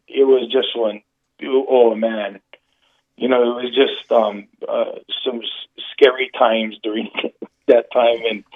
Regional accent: Waianae, Hawaii, United States; I grew up in Waianae, and I remember always having a fascination and knowing of God

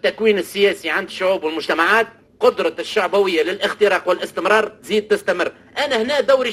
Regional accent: Tunisia; انا كتونسي

